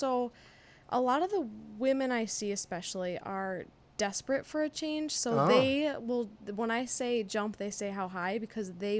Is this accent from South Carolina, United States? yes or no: no; Baraboo, Wisconsin, United States; I'm originally from Baraboo, so high school from there, if we're taking it way back.